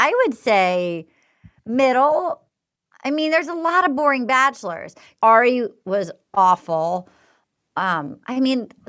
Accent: New England, United States; But I don't open up a lot. So I get it. I'm from New England. My family didn't discuss feelings much.

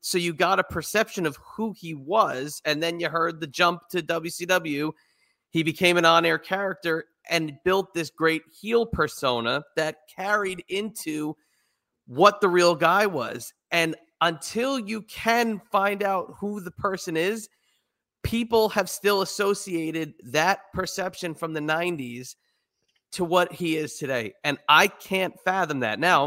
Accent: New Jersey, United States; now in Virginia, United States; Fish out of water. I'm in Virginia. I'm from New Jersey. It's a fish out of water.

